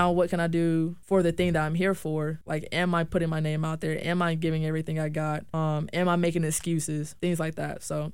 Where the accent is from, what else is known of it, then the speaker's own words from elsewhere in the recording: Tallahassee, Florida, United States; Even though I'm from Tallahassee, like, there are probably a couple times where I've been here, but I was young.